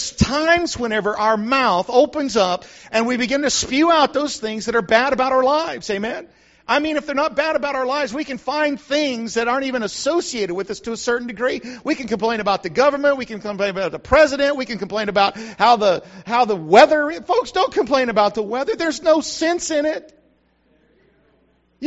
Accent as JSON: {"language": "English", "region": "New Mexico", "country": "United States", "tie": "born or raised there", "said": "I grew up in New Mexico where if you want to pass somebody, you got about 40 miles to do it."}